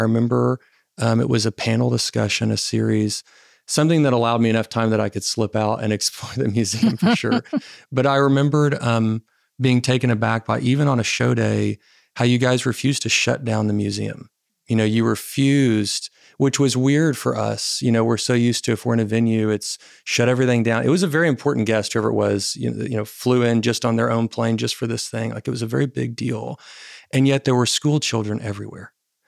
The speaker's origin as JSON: {"language": "English", "region": "Arkansas", "country": "United States", "tie": "born or raised there", "said": "realizing how little access that I had to art growing up in Arkansas before Alice did this, before y'all began this work."}